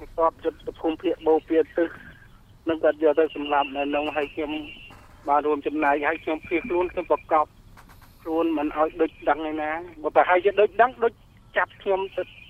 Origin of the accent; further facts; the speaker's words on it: Prey Veng, Cambodia; មកពីទៅពីភូមិស្ដៅខុំក្រាំងស្វាយស្រុកបស្ដេចខេត្តព្រៃវែងបាទ